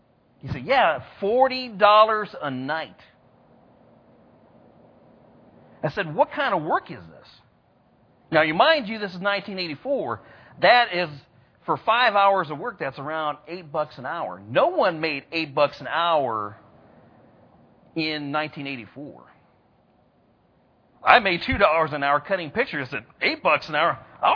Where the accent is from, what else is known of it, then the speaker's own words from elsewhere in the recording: California, United States; I'm from California. I'm in this strange new place.